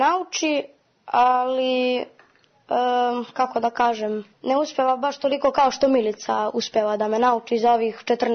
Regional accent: Arilje, Šumadija and Western Serbia, Serbia; imam 9 godina i sviram violinu već 4 godine. Iz Arilja sam

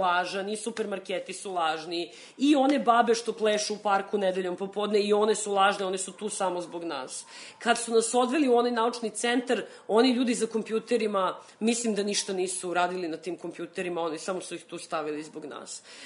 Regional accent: Serbia; kad vas pitaju odakle ste, naravno da ćemo reći Jugoslavija, pošto reći Srbija, bilo kome iz Azije ne znači apsolutno ništa

